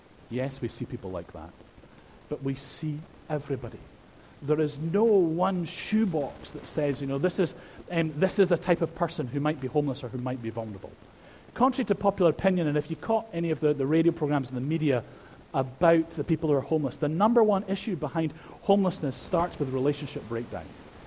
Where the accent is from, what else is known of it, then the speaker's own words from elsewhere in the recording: Edinburgh, Scotland, United Kingdom; accent: Edinburgh; There are city missions over in Dublin, as far as Edinburgh, where my accent betrays me from, London, New York, Chicago